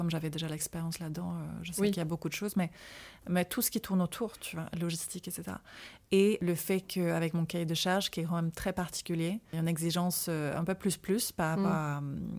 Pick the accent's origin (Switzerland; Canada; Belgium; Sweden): Sweden; on part dans mon pays natal, la Suède, fin avril